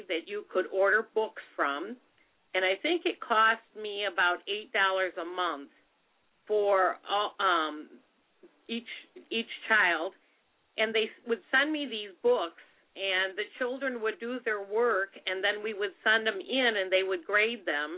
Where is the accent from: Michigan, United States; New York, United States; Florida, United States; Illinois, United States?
Illinois, United States; Chicago; Now, for me, I was raised in the Chicagoland area in a big school system